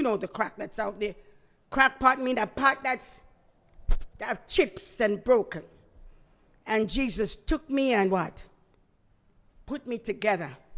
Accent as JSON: {"language": "English", "country": "Jamaica", "said": "I'm from Jamaica and, you know, going to church."}